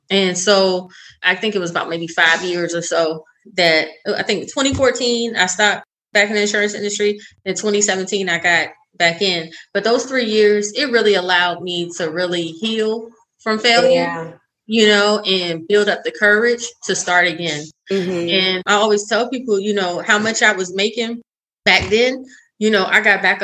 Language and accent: English; Maryland, United States; So like I said, again, I'm originally from Maryland, PG County, Maryland.